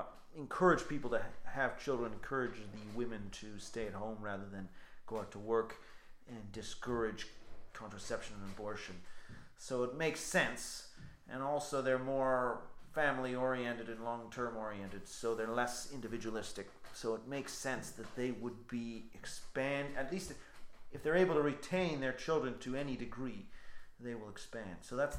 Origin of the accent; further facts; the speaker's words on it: Northern Ireland, United Kingdom; accent: Ulster; That's my Ulster accent for you.